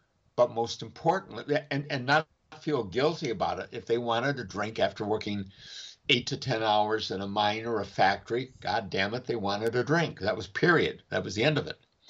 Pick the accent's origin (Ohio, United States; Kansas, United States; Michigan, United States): Michigan, United States; moved away as an adult; Well, I guess after 28 years here, I guess I'm converted Mississippian, and I'm originally from Michigan.